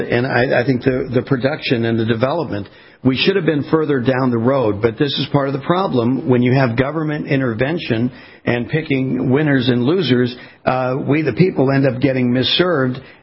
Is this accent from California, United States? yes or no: yes; California, United States; I remember as a kid growing up on the West Coast, and every time we went into the city, into L.A. and that sort of thing for baseball games